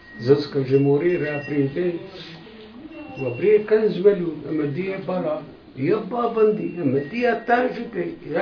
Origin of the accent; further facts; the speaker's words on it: Algeria; Vous n'êtes pas français. Et j'ai dit, je suis algérien.